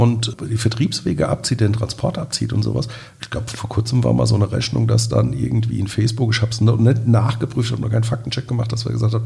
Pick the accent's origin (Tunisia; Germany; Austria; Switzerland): Germany; Nierstein, Rhineland-Palatinate; Wir sind ja beide aus Nierstein.